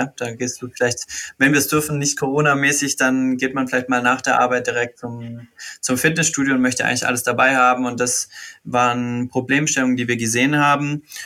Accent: Baden-Württemberg, Germany; born there; bin hier in Essingen geboren

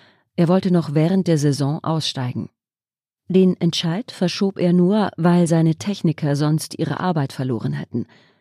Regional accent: Austria; Das ist die Kindesentwicklung in meiner Heimat. Österreich investiert viel in den Skinachwuchs.

